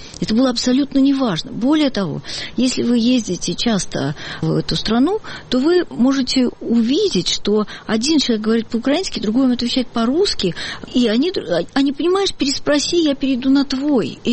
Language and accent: Russian; Russia; Просто они не догадываются, что мы из России